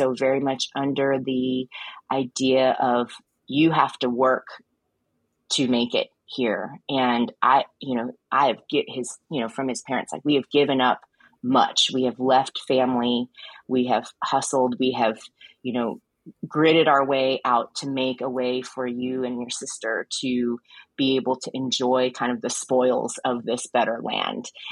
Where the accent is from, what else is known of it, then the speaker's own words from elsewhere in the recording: United States; born there; So John and I are both Chinese. I was born here in the States. So my parents came to study.